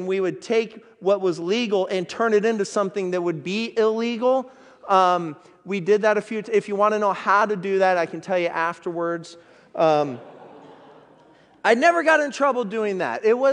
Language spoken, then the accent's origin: English; Oregon, United States; I love fireworks, but I grew up here in Oregon